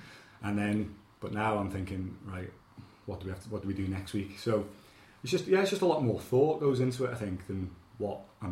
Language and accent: English; Scotland, United Kingdom; Well, yeah, I grew up in Scotland, you see, so I didn't move to that man until I was seven.